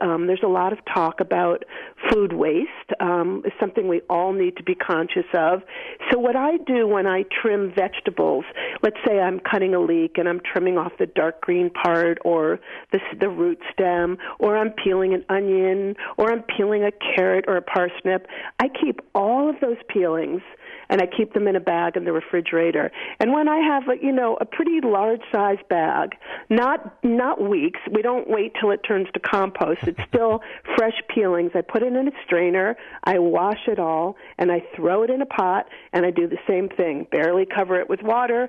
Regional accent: United States; Well, a lot of Jewish delis, I grew up outside of New York City. That was a big thing.

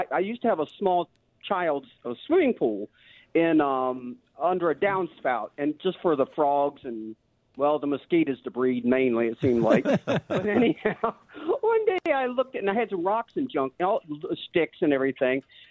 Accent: Maryland, United States; And it was what we call a hellbender back home. I'm from the Eastern Shore of Maryland.

